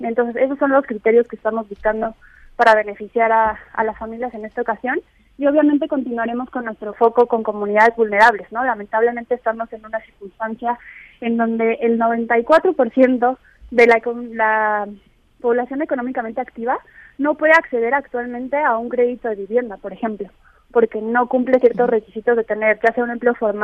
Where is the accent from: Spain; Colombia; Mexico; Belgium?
Mexico; esperamos que como sociedad mexicana